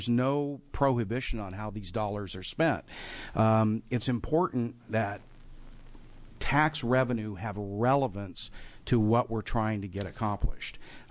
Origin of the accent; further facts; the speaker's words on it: Raleigh Hills, Oregon, United States; I'm from Raleigh Hills, Oregon.